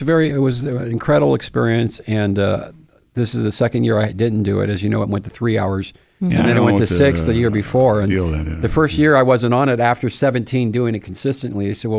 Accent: West Covina, California, United States; Born and raised in West Covina, which is a suburb about 30 miles east of Los Angeles, but it's Los Angeles County. And I went to high school at West Covina High, class of 79.

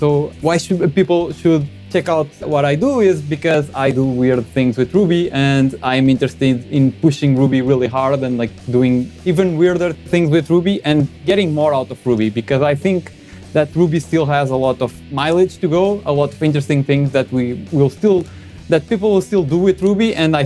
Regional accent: Portugal; I'm originally from Portugal

